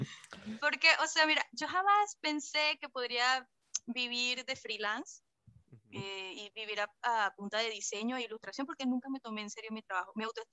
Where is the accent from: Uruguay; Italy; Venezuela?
Venezuela; moved away as an adult; now in Argentina; sobre todo pensando de que venimos de Venezuela. Y, marico, yo emigré para Argentina y solo tenía $60 en mi bolsillo.